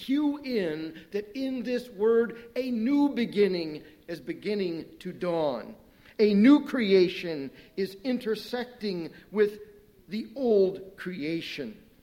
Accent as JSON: {"language": "English", "town": "Fremont", "region": "Ohio", "country": "United States", "tie": "born or raised there", "said": "As I was growing up in Fremont, Ohio, I did a little trapping of muskrats and raccoons with a good friend of mine."}